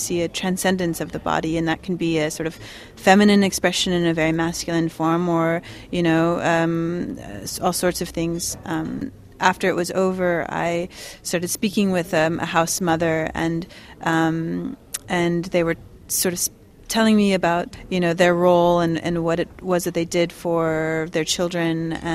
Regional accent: Midwest, United States; I come from the Midwest.

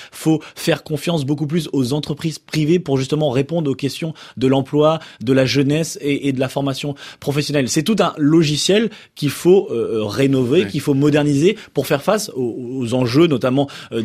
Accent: Brittany, France; vu que je suis breton

